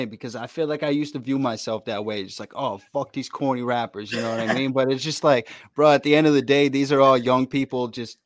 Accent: Weymouth, Massachusetts, United States; So I grew up in Weymouth, Massachusetts.

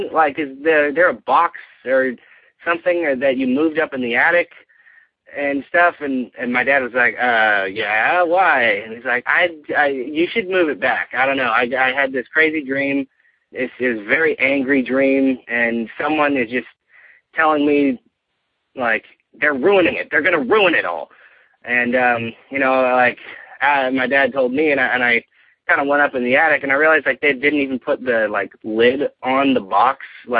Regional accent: California, United States; I am from California.

